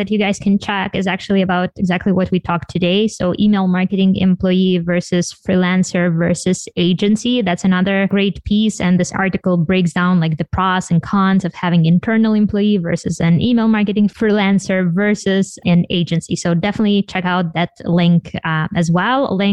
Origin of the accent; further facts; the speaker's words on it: Ukraine; accent: Ukrainian; English is a second language; to listen to me and my Ukrainian accent as well.